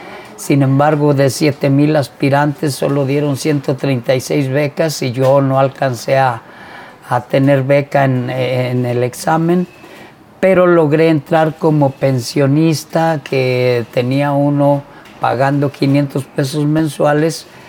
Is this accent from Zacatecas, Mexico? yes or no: yes; Juchipila, Zacatecas, Mexico; also born or lived in Apozol; Yo soy nacido en Apozol, Zacatecas, estudié la primaria y la secundaria en Juchipila, Zacatecas